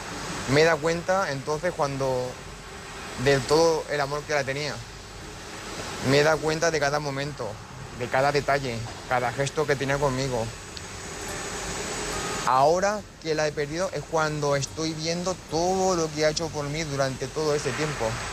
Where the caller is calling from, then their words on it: Castellón, Valencian Community, Spain; soy de Castellón.